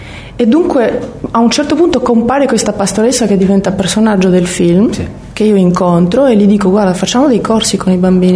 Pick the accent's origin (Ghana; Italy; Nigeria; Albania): Albania; Italian is a second language; moved away; Già col mio accento, perché io sono andata via dall'Albania tantissimo tempo fa, era un po' così una linea di confine, però gli apparteneva un po' quella lingua.